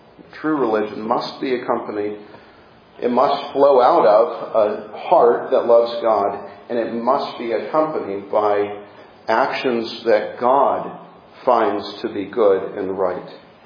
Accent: Midwest, United States; now in South Carolina, United States; growing up in the North and the Midwest, it was more about professional sports, professional football, professional basketball. And then after I moved south, I realized that college football was where it was at, and especially living in South Carolina

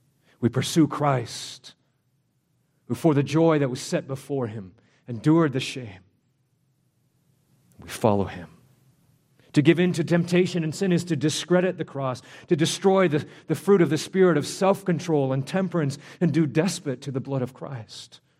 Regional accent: Canada; My passport tells me that I'm Canadian.

